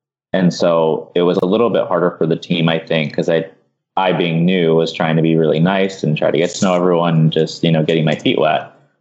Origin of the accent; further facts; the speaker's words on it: Tennessee, United States; also born or lived in Midwest; So I am originally from Tennessee, or grew up in Tennessee anyways. I moved there when I was like 5.